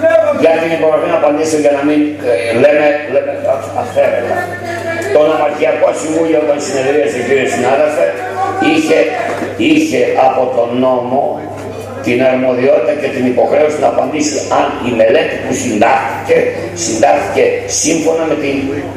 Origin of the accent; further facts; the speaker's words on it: Central Macedonia, Greece; born there; Είμαι Έλληνας πολίτης, ελεύθερος, με ελεύθερη σκέψη. Γεννήθηκα στην Χαλκιδική, ζω στην Χαλκιδική και μεγαλώνω τα παιδιά μου στην Χαλκιδική.